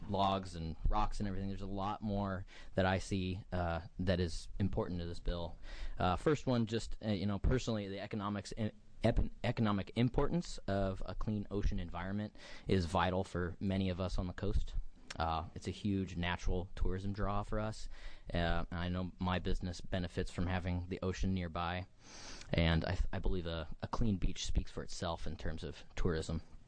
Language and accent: English; Coos Bay, Oregon, United States; I'm from Coos County, Coos Bay.